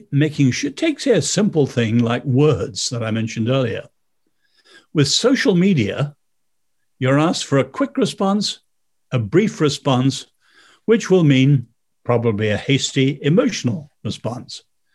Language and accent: English; China; Not once in all my 10 years growing up in China did I ever see my parents, who were often threatened, did I ever see them anything but a quiet faith in God.